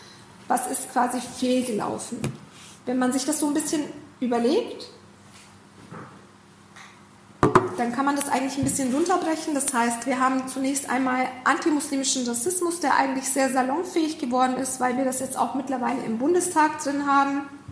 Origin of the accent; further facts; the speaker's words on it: Augsburg, Bavaria, Germany; ich bin in der dritten Generation in Deutschland, ich bin in Augsburg geboren und aufgewachsen